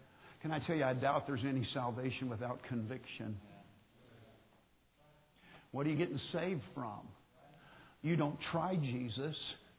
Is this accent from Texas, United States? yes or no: no; Hutchinson, Kansas, United States; born there; I was born in Grace Hospital in Hutchinson, Kansas, July 24th, 1955.